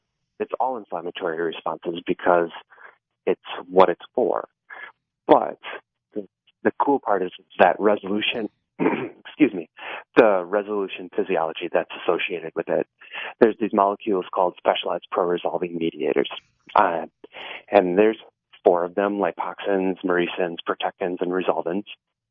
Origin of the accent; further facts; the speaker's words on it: Midwest, United States; I'm from the Midwest, so I talk about silos when I talk about this all the time